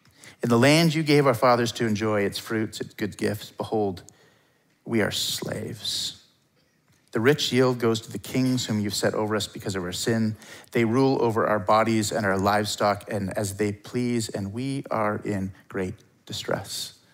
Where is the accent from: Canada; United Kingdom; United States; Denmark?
Canada; Campbell River, British Columbia; I grew up in Campbell River on Maryland Drive. At the end of the road was the big tree.